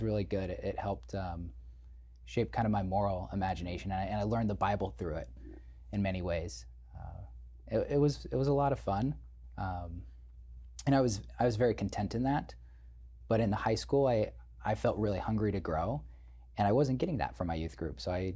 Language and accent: English; Colorado Springs, Colorado, United States; I grew up in Colorado Springs as an evangelical Christian and a great Christian family, and really grateful for the upbringing my parents gave me.